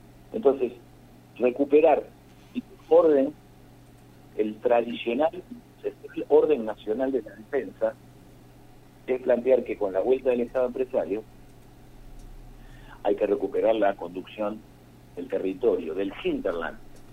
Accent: Argentina; nosotros somos argentinos.

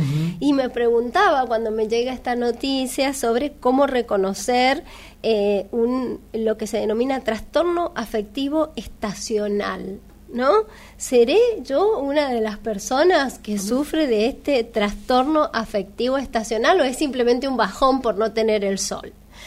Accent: Mendoza, Argentina; soy mendocina de pura cepa

